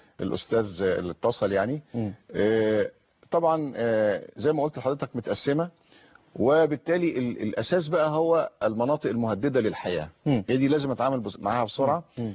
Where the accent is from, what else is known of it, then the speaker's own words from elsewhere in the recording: Egypt; لان احنا عندنا كمصريين عيب كبير قوي.